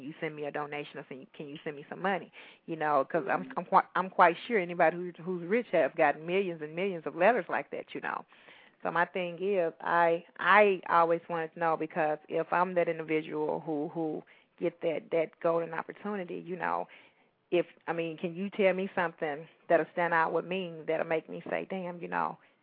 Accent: Mississippi, United States; and, you know, I'm from Mississippi, and I a lot of times when I ask that question

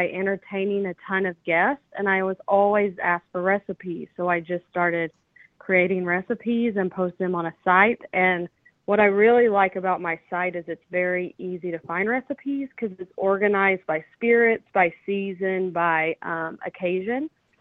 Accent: North Carolina, United States; I'm from North Carolina, so I do have a lot of bourbon cocktails because I've been drinking that for a long time.

